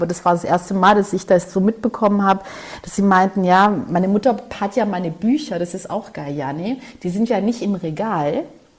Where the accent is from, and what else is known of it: Western Macedonia, Greece